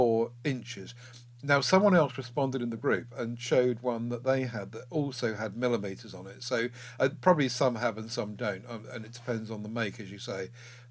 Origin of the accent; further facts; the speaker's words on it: United Kingdom; moved away as an adult; As a Brit who's lived outside the UK for 38 of my 57 years, I'm fairly conversant with both imperial and metric units